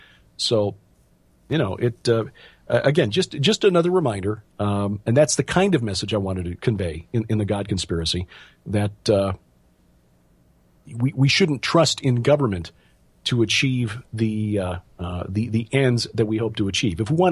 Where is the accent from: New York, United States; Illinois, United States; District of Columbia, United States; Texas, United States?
Illinois, United States; Chicago; We get to move to a less expensive state, even though I was born and raised in Illinois, Chicago. It just costs too much to live here. So we're moving to Missouri at the end of this month, end of February